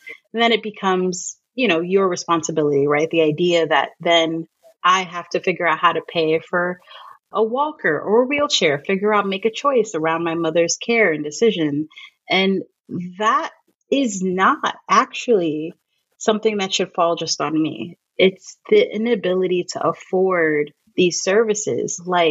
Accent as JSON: {"language": "English", "region": "New York", "country": "United States", "said": "I am a Black Latina. My mother's Puerto Rican. My dad is African American. I'm from New York."}